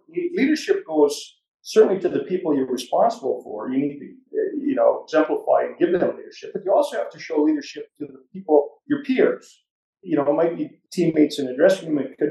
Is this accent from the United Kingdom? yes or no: no; Canada; when you travel as a Canadian to Europe and you're tied to an event like the liberation of Europe, it's pretty special